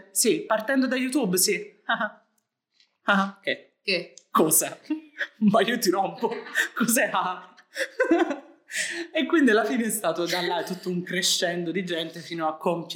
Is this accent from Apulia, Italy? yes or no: yes; Taranto, Apulia, Italy; noi siamo tutti di Taranto e Taranto è una città bellissima